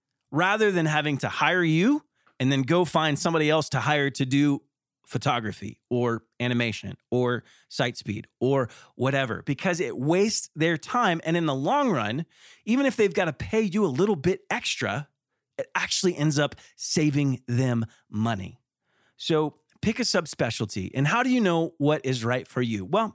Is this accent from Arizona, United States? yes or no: yes; Arizona, United States; I am your cheerleader from Arizona